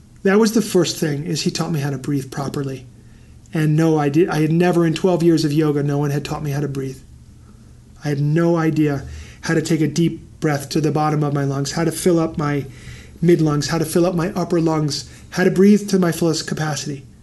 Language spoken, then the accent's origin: English; New York City, New York, United States; You know, I grew up in New York City and a little bit cynical